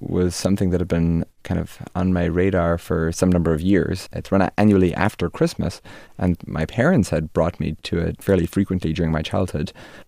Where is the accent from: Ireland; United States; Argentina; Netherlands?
Ireland; Dromineer, Munster; also born or lived in Limerick; I was born in Limerick in Ireland and lived there for the first couple of years of my life. And then when I was 5 or 6, Dad decided to buy this very tiny hotel by the shores of Loch Derg in Ireland, in the village of Drumnir.